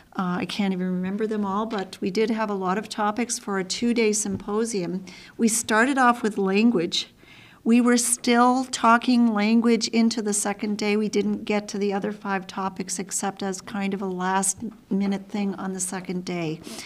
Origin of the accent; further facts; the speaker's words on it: Tobique Reserve, New Brunswick, Canada; I am Maliseet Negutkuk Gawin. I am from the Tobit Reserve. We call it Negutkuk.